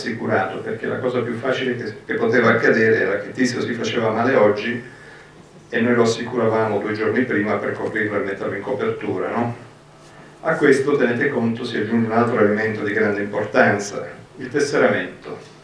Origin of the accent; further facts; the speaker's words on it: Forlì, Emilia-Romagna, Italy; io vengo da Forlì